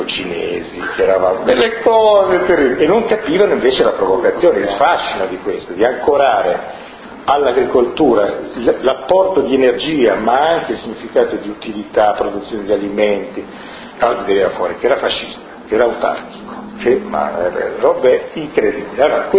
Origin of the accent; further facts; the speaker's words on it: Garessio, Piedmont, Italy; born there; nel mio paese dove sono nato, Garessio